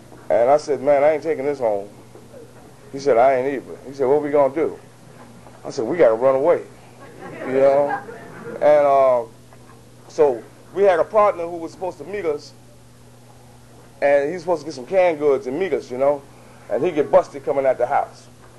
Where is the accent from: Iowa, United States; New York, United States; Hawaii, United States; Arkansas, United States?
New York, United States; Brooklyn; Because I was born in Brooklyn. And I stayed in Brooklyn for a while. And then I moved out to Jamaica, Queens.